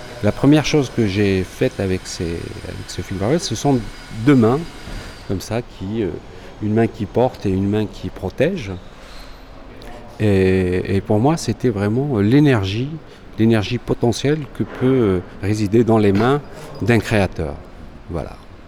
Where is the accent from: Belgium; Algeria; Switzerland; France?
Algeria; moved away; Je suis venu d'Algérie avec une culture très très forte, qui est une culture de poésie et d'écriture, et de théâtre et de musique.